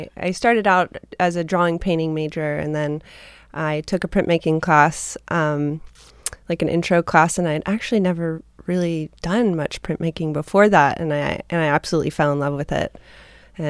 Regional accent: Cincinnati, Ohio, United States; now in Portland, United States; I actually grew up in Cincinnati, Ohio.

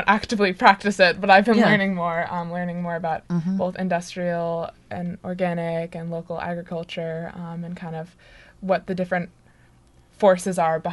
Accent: Boston, Massachusetts, United States; now in Somerville, United States; We're from Boston, Massachusetts. Well, we live right outside in Somerville.

